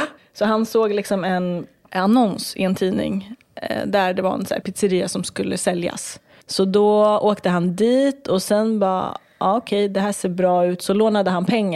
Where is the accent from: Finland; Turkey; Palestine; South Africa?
Turkey; Vi är kurder från Turkiet